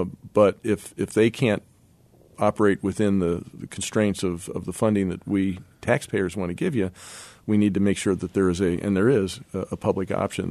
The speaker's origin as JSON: {"language": "English", "region": "Pennsylvania", "country": "United States", "said": "I think Philadelphia deserves money because I'm from York County"}